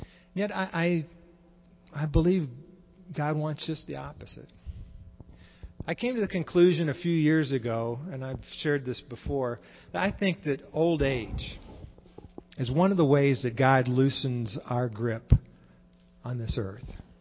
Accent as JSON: {"language": "English", "town": "Dallas", "region": "Texas", "country": "United States", "tie": "born or raised there", "said": "When I was growing up in Dallas"}